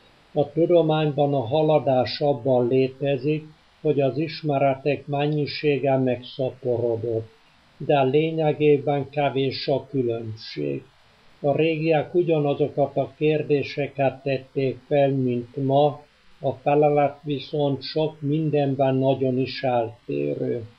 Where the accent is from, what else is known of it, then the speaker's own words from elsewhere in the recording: Vas, Hungary; born there; also born or lived in Kőszeg / Paraguay; elmondom, hogy Vas megyébe születtem, hogy mikor, azt jobb elhallgatnom